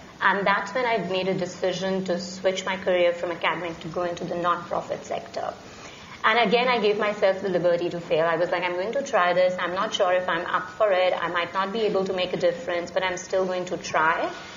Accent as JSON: {"language": "English", "country": "India", "tie": "born or raised there", "said": "I grew up in India, and I come from a family where none of the girls ever went to high school."}